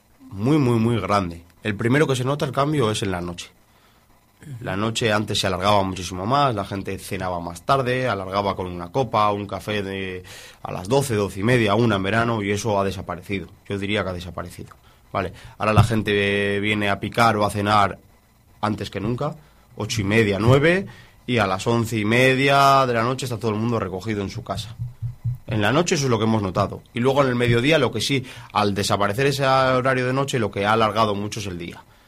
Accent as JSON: {"language": "Spanish", "town": "Laredo", "region": "Cantabria", "country": "Spain", "said": "Nosotros que somos de Laredo sabemos lo que conlleva hacer una anchoa."}